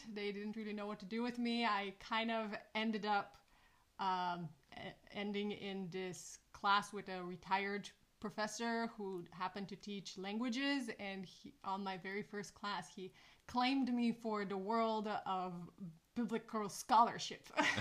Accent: Bulgaria; now in United States; I am originally from Bulgaria. I came to the States 2005, so I've been here for a little while.

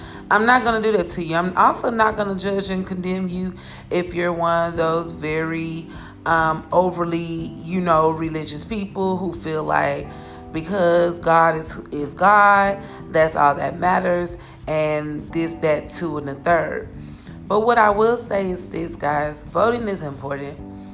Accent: Texas, United States; Now, I will say this, in my home state of Texas

